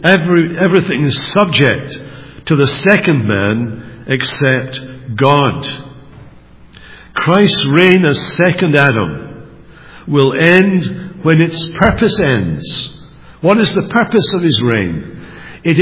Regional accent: Scotland, United Kingdom; I'm a Scotsman

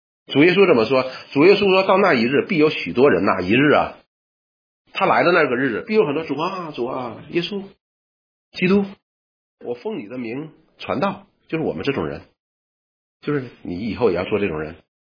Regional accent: China; 元首的意思，我们中国人这个词相当好

